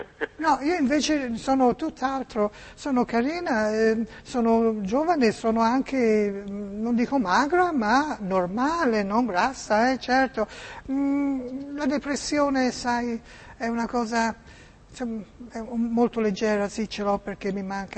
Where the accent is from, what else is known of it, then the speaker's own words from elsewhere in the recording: Massachusetts, United States; ti ricordi come si chiama la mia cittadina dove vengo io dal Massachusetts?